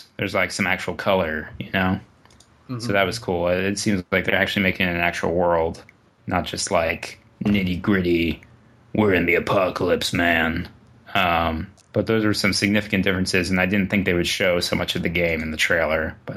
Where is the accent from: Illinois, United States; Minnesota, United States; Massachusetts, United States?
Massachusetts, United States; I grew up in Massachusetts, and there's like a bunch of landmarks that are shown in this trailer that you can recognize.